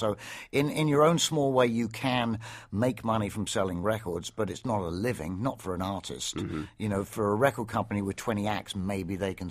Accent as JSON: {"language": "English", "region": "England", "country": "United Kingdom", "tie": "born or raised there", "said": "growing up in England, it was around the late 60s and 70s"}